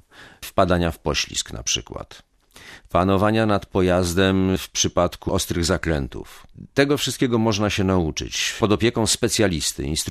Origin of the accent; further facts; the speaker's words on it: Gdańsk, Pomeranian Voivodeship, Poland; Ja się wychowałem w środowisku trudnym, bo na Dolnym Mieście